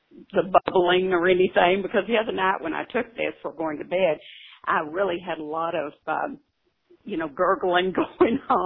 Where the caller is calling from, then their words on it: Plano, Texas, United States; No, I'm in Plano, Texas.